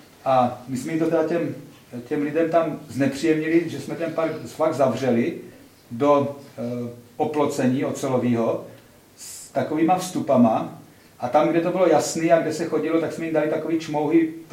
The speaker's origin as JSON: {"language": "Czech", "town": "Brno", "region": "South Moravian Region", "country": "Czechia", "said": "ale my ho máme jako Brňáci prostě"}